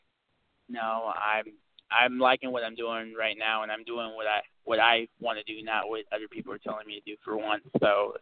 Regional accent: Texas, United States; being a Texan and then being a guy who's doing hardcore and death matches

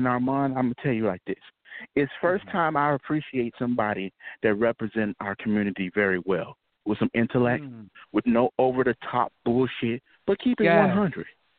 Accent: New York, United States; This is the Nigerian nurse. I was raised up in New York.

